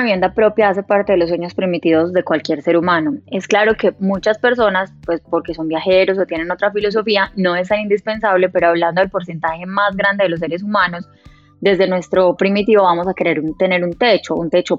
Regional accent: Granada, Antioquia, Colombia; born there; Porque yo nací en Granada, Antioquia. Es un pueblo al oriente de Antioquia, a 1 hora y media de Medellín.

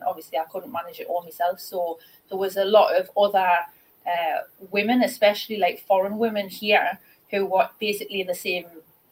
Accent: Newcastle upon Tyne, North East England, United Kingdom; Newcastle. I'm from Newcastle. I am.

